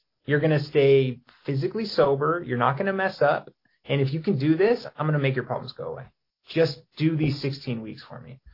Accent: Poway, California, United States; I grew up in Poway, California in San Diego.

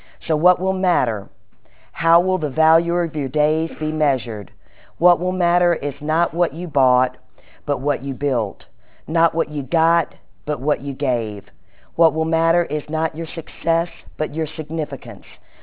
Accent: Greensboro, Georgia, United States; also born or lived in Macon; I grew up down in Macon, Georgia, in kindergarten, right before kindergarten, my parents moved to Greensboro, Georgia, and we lived there for 4 years

